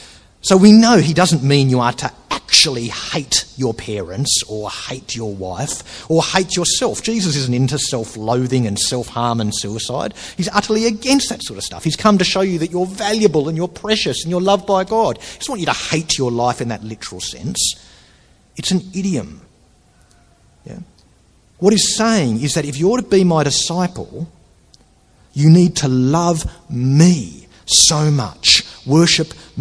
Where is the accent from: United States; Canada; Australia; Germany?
Australia; accent: Australian English; As an Australian English speaker, you know it's a way of saying the car is awesome